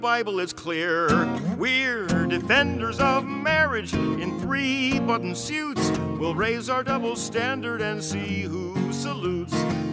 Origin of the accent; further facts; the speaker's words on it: Marin County, California, United States; I come from Marin County, California, the bluest county in the bluest state of the union.